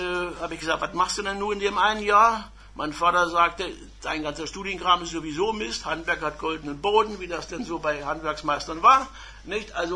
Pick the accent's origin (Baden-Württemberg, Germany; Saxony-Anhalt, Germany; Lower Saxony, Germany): Saxony-Anhalt, Germany; Magdeburg; born there; Ich bin also 1939 in Magdeburg geboren